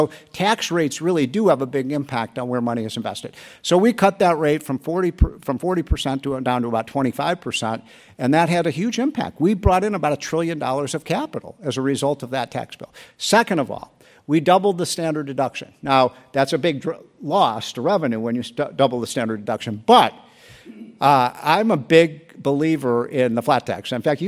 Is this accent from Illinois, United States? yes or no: yes; Illinois, United States; people who live in New York and my home state of Illinois and California?